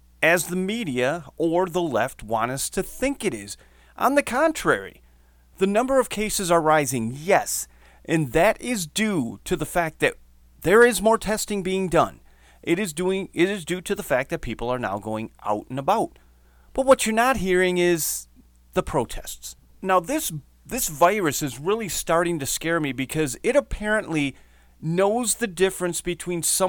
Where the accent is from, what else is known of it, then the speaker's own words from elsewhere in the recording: Michigan, United States; we're going to start here in my home state of Michigan